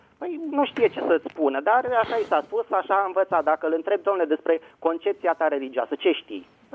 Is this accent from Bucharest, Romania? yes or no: yes; Bucharest, Romania; din București.